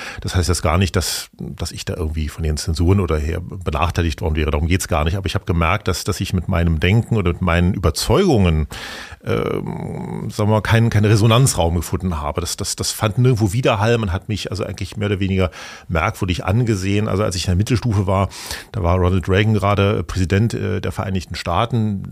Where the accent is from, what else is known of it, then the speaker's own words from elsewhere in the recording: Berlin, Germany; Ich bin in West-Berlin groß geworden, also auch noch mal ein ganz anderes Biotop.